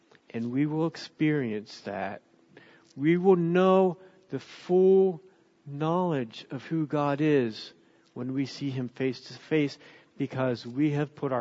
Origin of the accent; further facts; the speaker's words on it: United States; And to me, the word hope, as I look at it as an American